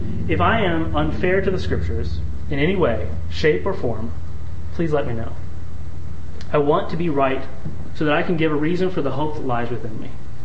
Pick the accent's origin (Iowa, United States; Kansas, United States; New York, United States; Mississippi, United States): Kansas, United States; I'm from Kansas, and in Kansas, we don't usually greet each other that way.